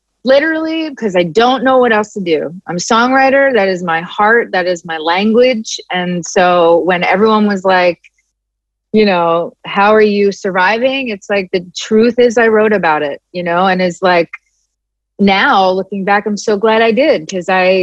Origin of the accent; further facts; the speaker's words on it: Philadelphia, Pennsylvania, United States; Also because I'm from Philly and I'm Italian.